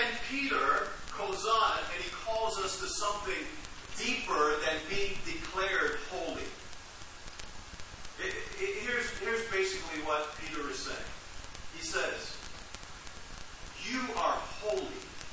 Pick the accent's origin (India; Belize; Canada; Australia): Belize; moved away as an adult; was born and I was raised in Belize, a tiny little country in Central America. And in 1980, I migrated from Belize to the United States to go to university.